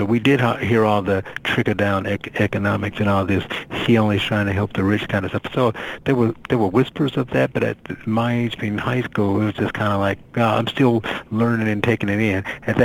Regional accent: Gary, Indiana, United States; But being born and raised in Gary, Indiana, which is predominantly Democrat and Black, the Republicans didn't really come and ask for my vote.

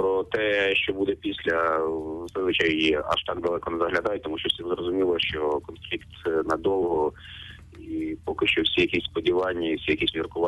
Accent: Starobilsk, Luhansk Oblast, Ukraine; Ми виступаємо в Сватовому і в моєму рідному Старобільську.

